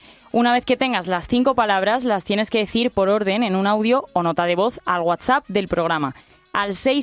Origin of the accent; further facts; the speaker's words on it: Málaga, Andalusia, Spain; yo soy de Málaga